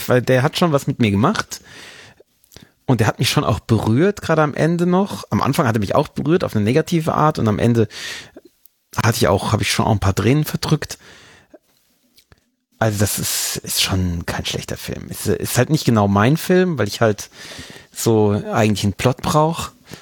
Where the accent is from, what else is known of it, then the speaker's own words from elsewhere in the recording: Bavaria, Germany; Ich habe was getrunken aus meiner Heimat. Ich habe so dieses, man kommt zurück in seine Heimat oder wo man herkam, und irgendwie ist es nicht mehr so wie früher.